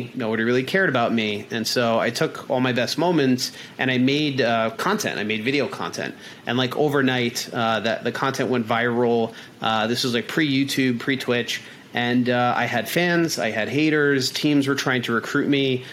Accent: Long Island, New York, United States; I grew up out on Long Island.

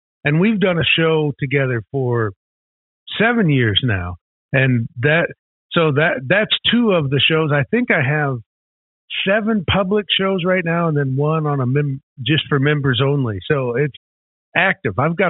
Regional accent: Midwest, United States; I'm from the Midwest, as you are, and it's hard to show a lot of exuberance with an oh yeah.

